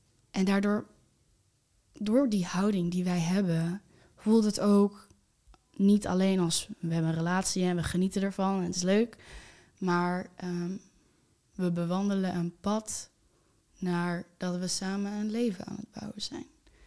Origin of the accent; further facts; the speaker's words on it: Lelystad, Flevoland, Netherlands; ik kom uit Lelystad, maar in een wijk zit er een dorp van zo'n 200 mensen, het Siddadorp.